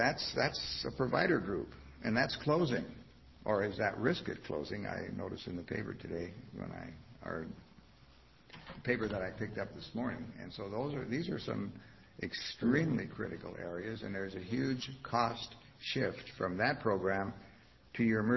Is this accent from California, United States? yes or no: no; Springfield, Oregon, United States; I'm from Springfield